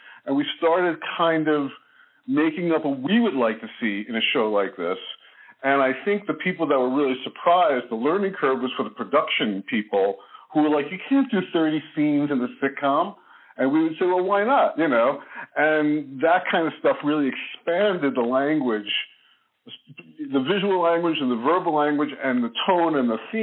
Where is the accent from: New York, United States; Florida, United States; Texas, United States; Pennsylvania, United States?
New York, United States; Brooklyn; The other thing was growing up in Brooklyn. I grew up in a very rough neighborhood